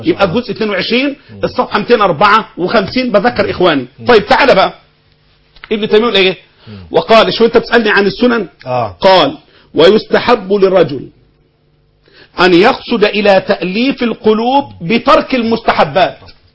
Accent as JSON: {"language": "Arabic", "country": "Egypt", "said": "يعني مثلا احنا عندنا في مصر بدعه مشهوره جدا"}